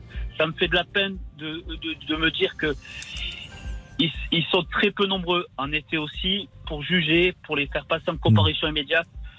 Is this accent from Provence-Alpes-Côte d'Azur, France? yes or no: yes; Marseille, Provence-Alpes-Côte d'Azur, France; Je suis marseillais, j'ai grandi dans les quartiers nord. J'y vis.